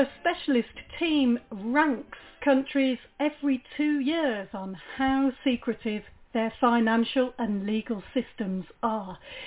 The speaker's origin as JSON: {"language": "English", "country": "United Kingdom", "said": "I'm ashamed as a British person to tell you"}